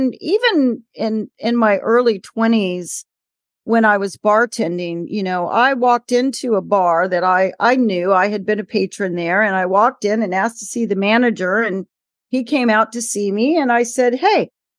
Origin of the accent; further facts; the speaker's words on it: Virginia, United States; also born or lived in Miami, Florida; I was born in Miami, Florida, and raised in Northern Virginia, right outside DC.